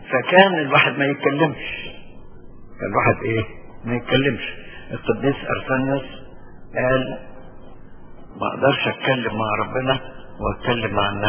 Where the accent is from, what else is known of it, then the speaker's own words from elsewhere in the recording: Egypt; وده قانون معتمد عندنا في مصر يعني.